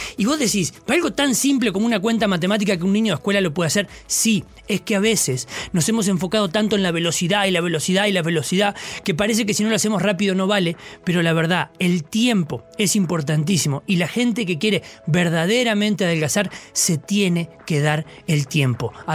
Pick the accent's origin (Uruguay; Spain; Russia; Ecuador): Uruguay; no soy uruguayo, soy uruguayo.